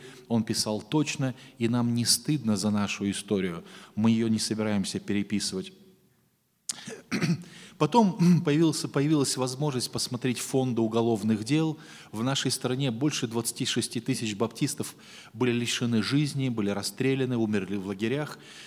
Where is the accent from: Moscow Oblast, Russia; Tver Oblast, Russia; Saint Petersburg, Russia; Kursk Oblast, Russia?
Saint Petersburg, Russia; born there; also born or lived in Moldova; now in Moscow, Russia; Я живу в Москве 25 лет. До этого я жил 25 лет в Молдавии, я родился в Ленинграде, в Санкт-Петербурге, и женившись, у нас был брак в 91 году, мы переехали в Москву